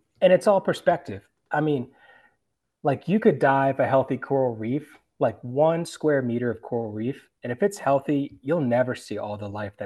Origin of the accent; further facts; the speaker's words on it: Virginia, United States; I grew up in the Chesapeake Bay of Virginia, so I always had a love for the water.